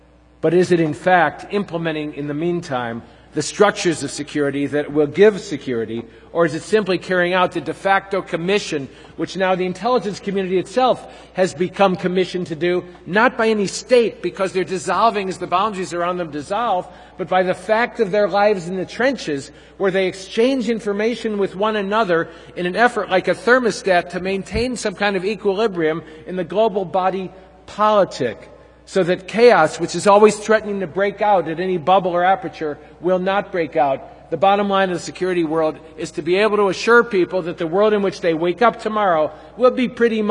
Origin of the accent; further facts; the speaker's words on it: Chicago, Illinois, United States; Now, I learned that growing up in Chicago. Worked with my alderman until I was through college.